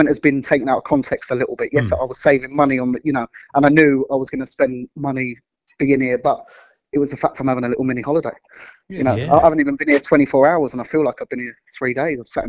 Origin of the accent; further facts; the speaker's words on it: London, United Kingdom; moved away; I'm from London.